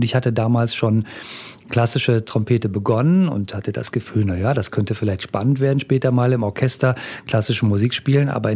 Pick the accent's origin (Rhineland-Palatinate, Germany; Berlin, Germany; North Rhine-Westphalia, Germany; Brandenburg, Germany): North Rhine-Westphalia, Germany; Bonn; Ich komme aus der Gegend von Bonn, bin dort zur Schule gegangen